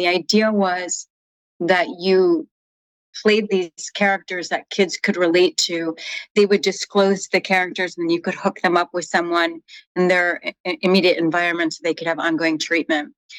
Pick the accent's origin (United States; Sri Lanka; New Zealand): United States; Midwest; And I grew up in the Midwest, and there was one standard of beauty, and I very ethnic looking